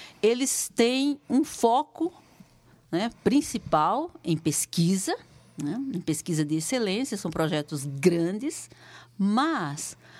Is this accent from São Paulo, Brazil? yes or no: no; João Pessoa, Paraíba, Brazil; Eu sou nordestina, sou originária de João Pessoa, Paraíba. Fiz toda a minha educação básica em escola pública.